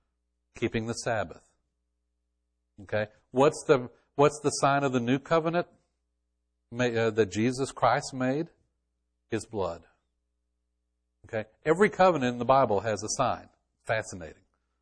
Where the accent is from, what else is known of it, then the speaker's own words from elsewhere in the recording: Texas, United States; Sounds good to me, being a Texan.